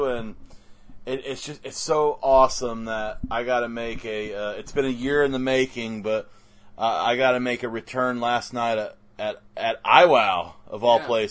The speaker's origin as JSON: {"language": "English", "country": "Canada", "said": "I don't follow because I'm Canadian."}